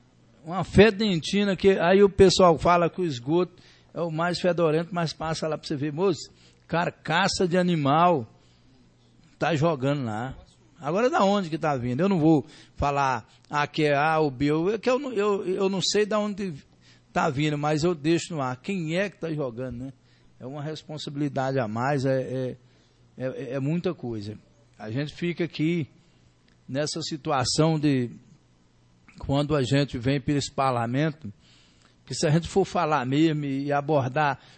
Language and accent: Portuguese; Bahia, Brazil; now in Formosa, Brazil; Eu mesmo, por exemplo, que vim da Bahia para Formosa, tenho um orgulho muito grande. Eu sou formosense de coração.